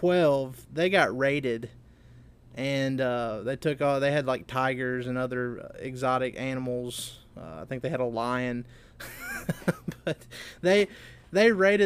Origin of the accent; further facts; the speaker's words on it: Seminary, Mississippi, United States; It makes me think of something that would be made right here in my hometown of Seminary, Mississippi.